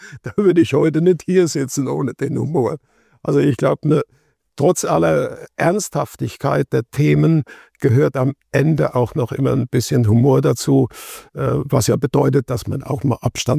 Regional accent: Neustadt an der Weinstraße, Rhineland-Palatinate, Germany; also born or lived in Ludwigshafen / Böhl-Iggelheim; Also ich bin in Ludwigshafen nur geboren, aufgewachsen bis zur 2. oder 3. Klasse Volksschule in Böhl. Böhl-Igelheim heißt es heute. Und dann Neustadt bis 1973 in Neustadt an der Weinstraße. Das ist eigentlich so mein wesentlicher Bezug.

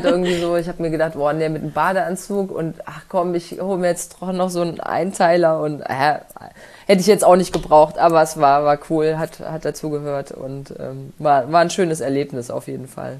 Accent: Thuringia, Germany; Also ich komme gebürtig aus Thüringen und bin da im Wintersport groß geworden.

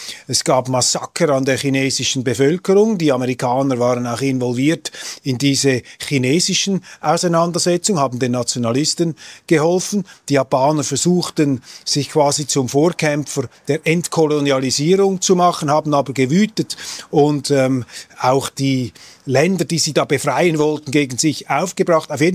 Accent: Switzerland; Also ich bin Schweizer, ich will mich da auch nicht zu sehr einmischen.

